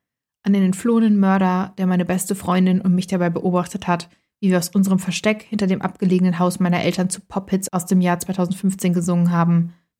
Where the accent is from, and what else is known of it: Germany; born or raised there